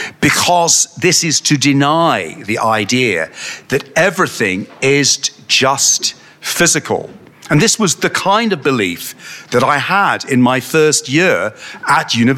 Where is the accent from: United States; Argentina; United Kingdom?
United Kingdom; Northwood; And as I was growing up in Northwood, my father would speak to me while we were doing the washing up